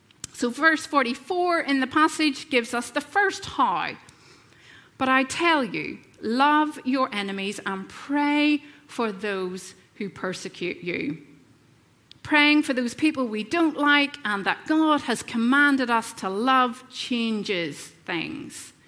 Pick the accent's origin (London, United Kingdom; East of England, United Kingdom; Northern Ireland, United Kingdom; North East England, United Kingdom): Northern Ireland, United Kingdom; I grew up in Northern Ireland, if you hadn't already guessed by my accent.